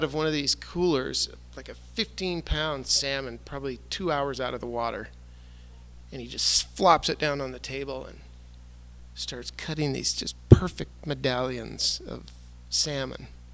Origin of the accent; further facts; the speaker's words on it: Montana, United States; And this is like 1986, and I'm from Montana.